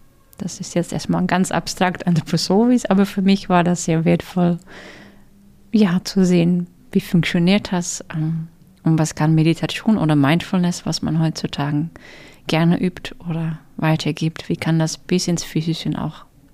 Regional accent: Netherlands; German is a second language; moved away as an adult; also born or lived in Switzerland; Ich bin jetzt 42, genau. Ich bin in der Schweiz geboren worden, bei niederländischen Eltern. Und ab meinem dritten Lebensjahr bin ich in den Niederlanden aufgewachsen. Deshalb auch ein bisschen mein Akzent.

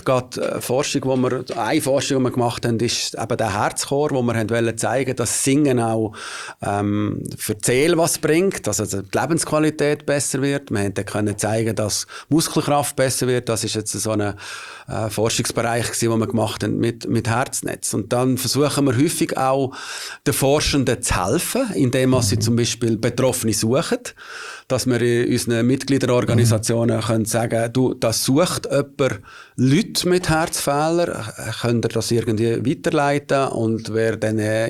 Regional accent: Nidwalden, Switzerland; moved away as an adult; now in Basel, Switzerland; Ja, ich komme ursprünglich aus Nidwalden.

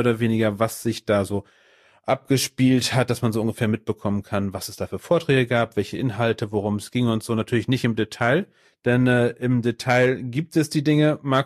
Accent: Cologne, North Rhine-Westphalia, Germany; das bin ich aus Köln

